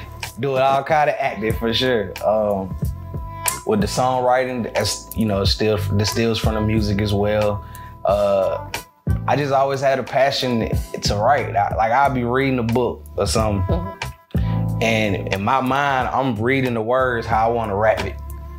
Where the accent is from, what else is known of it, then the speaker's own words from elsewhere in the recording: Atlanta, Georgia, United States; born there; I was born in Atlanta, of course.